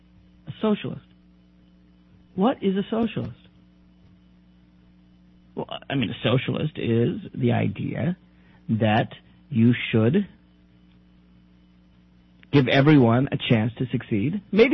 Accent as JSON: {"language": "English", "region": "Tennessee", "country": "United States", "tie": "born or raised there", "said": "a poll done by Rasmussen Reports, a conservative polling organization of my home state, where I grew up, of Tennessee"}